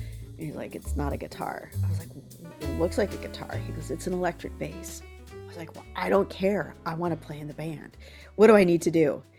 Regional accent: Billings, Montana, United States; also born or lived in Boise, Idaho; In fact, right now I'm in my hometown, Billings, Montana, where I grew up, and my family had a little bit of time in Boise, Idaho, in my informative elementary school and junior high years.

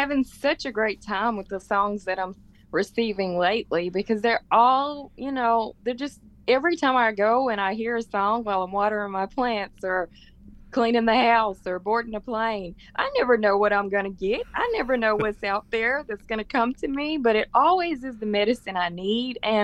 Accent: Jackson, Tennessee, United States; I'm speaking very soon in my hometown, Jackson, Tennessee

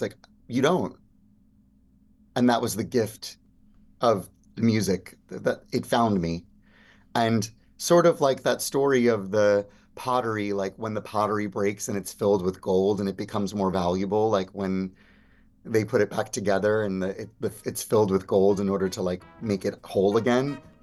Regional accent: Florida, United States; I'm from South Florida, in case you can't tell by the two neck tattoos.

